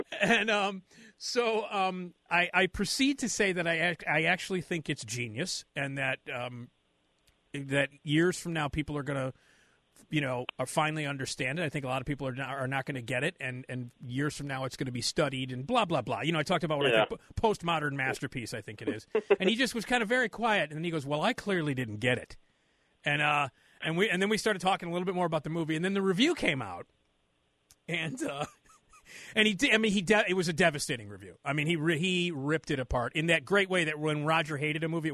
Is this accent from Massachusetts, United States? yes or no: no; Chicago, Illinois, United States; And I mean, I think that's true of most Chicagoans, actually. Like, we, you know, we let you know we're from Chicago.